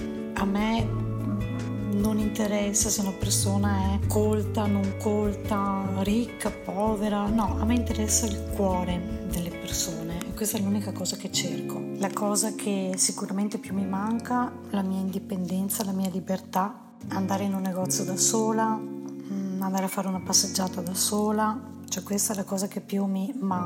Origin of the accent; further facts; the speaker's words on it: Veneto, Italy; 48 anni e sono nata e vivo in provincia di Venezia.